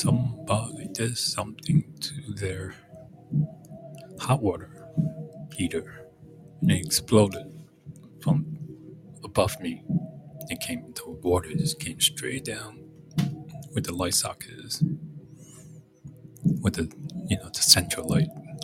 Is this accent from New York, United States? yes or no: no; New Jersey, United States; North Jersey, like Bergen County, like where I grew up. Where you from, man? Where you from? I'm from Bergen County.